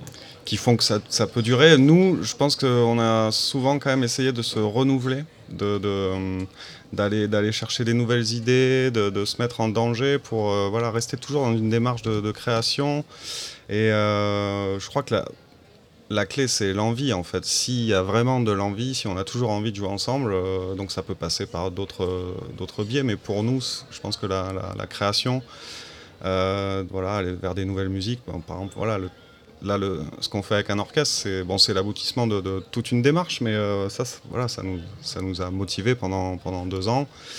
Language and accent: French; Toulouse, Occitanie, France; born there; moi je suis né à Toulouse, donc c'est pas très loin, mais c'est quand même pas le Gers.